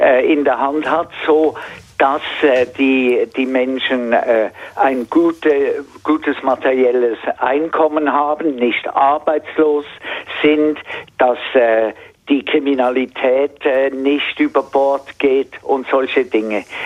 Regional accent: Switzerland; das ist ganz erfreulich für mich als Schweizer, kommt die Schweiz

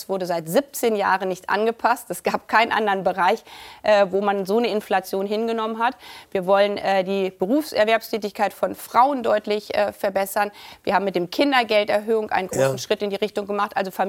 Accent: Lower Saxony, Germany; Ich bin selber auf dem Dorf in Niedersachsen groß geworden. Ich wusste, wie das mit 16 war.

